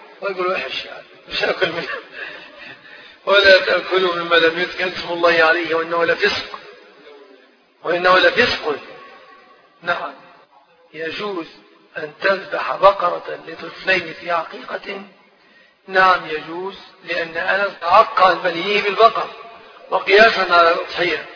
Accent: Egypt; احنا من مصر

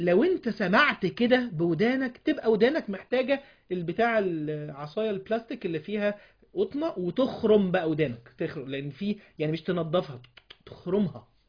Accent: Alexandria, Alexandria Governorate, Egypt; انت عارف اي ولد وبنت قاعدين عندنا في اسكندرية على البحر

